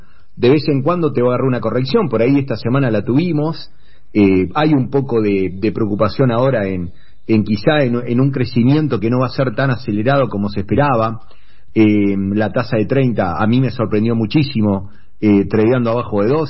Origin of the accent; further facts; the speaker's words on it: Argentina; esta basura que hoy somos en Argentina